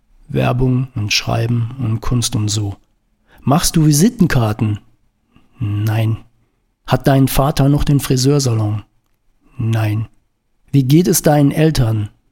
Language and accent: German; Baden-Württemberg, Germany; moved away as an adult; Dabei war der Schwarzwald schon lange nicht mehr das, was er vor etwa 30 Jahren noch war, als ich mit 20 von dort wegzog in die große Stadt.